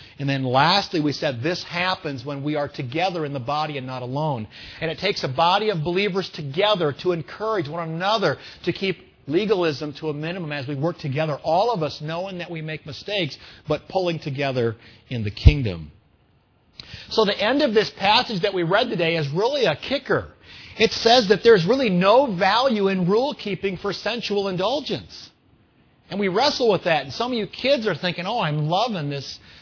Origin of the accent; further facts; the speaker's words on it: Pennsylvania, United States; born there; In Pennsylvania, I was born in Pennsylvania